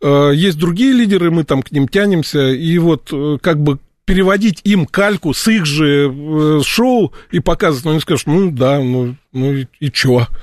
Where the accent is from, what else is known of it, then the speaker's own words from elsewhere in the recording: Russia; Я из России, мне немножко вот как бы обидно